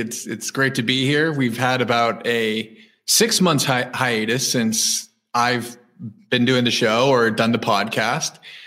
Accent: Toronto, Ontario, Canada; But I was born and raised in Toronto.

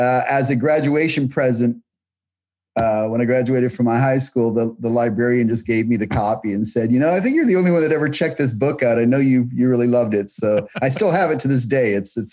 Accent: Minnesota, United States; I think it was at the public library when I was growing up in Minnesota.

